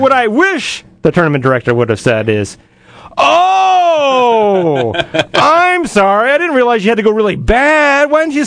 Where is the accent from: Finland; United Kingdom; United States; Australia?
United States; the South; accent: southern; Mike was making fun of my southern accent the entire time.